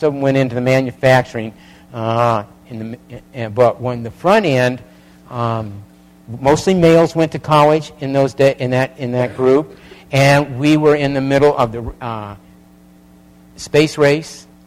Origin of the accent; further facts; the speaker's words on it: Chicago, Illinois, United States; born there; Whoever thought I was born in Chicago, I never wanted to go back to Chicago.